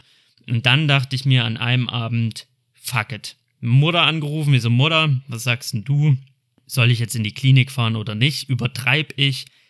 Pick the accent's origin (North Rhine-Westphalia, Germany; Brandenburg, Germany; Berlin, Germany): North Rhine-Westphalia, Germany; Cologne; Ich komme aus Köln, so, fuck.